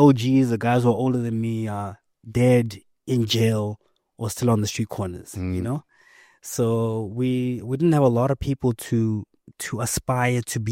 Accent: Kempton Park, Gauteng, South Africa; And growing up in Kempton Park, I grew up in an area called Birch Acres.

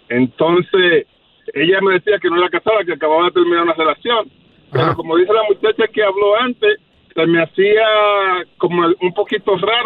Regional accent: New York, United States; regresamos por atrás para Nueva York, porque yo soy de Nueva York.

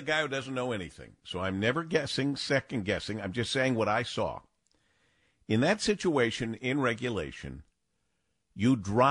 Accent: Michigan, United States; I choose either one because I grew up with both, being born and raised in Michigan.

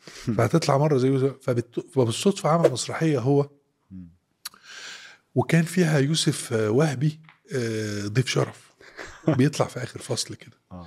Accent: Maadi, Cairo Governorate, Egypt; also born or lived in Alexandria; انا اتولدت في اسكندريه، قعدت شهر في اسكندريه، واتنقلنا من اسكندريه للمعادي.

